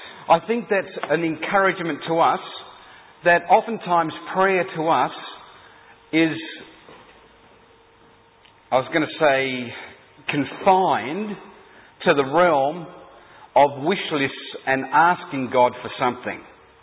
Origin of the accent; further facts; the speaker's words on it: Adelaide, South Australia, Australia; But I'm from Adelaide, so you'll have to bear with me with wrath.